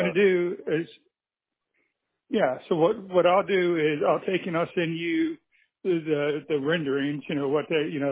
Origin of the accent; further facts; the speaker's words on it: Hollywood, Florida, United States; from Hollywood, and I actually just canceled all my appointments in Fort Myers